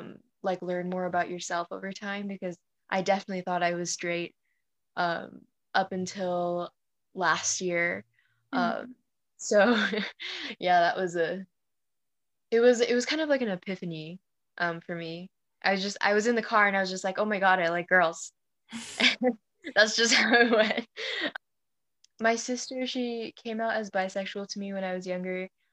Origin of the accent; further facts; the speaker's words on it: California, United States; English is a second language; also born or lived in Pakistan; I was born in Pakistan. I spent my first few years there, and then we moved to California. So I grew up speaking English, even though my first language wasn't English.